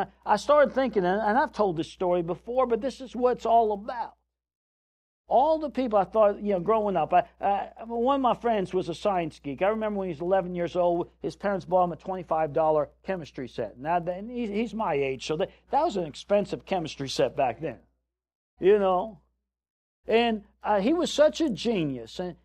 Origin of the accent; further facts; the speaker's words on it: Scarsdale, New York, United States; We grew up in Scarsdale, New York, a very wealthy community in the suburbs of New York City.